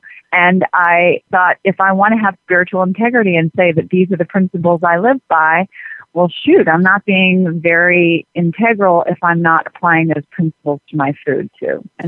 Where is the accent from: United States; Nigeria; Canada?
United States; Atlanta, Georgia; born or raised there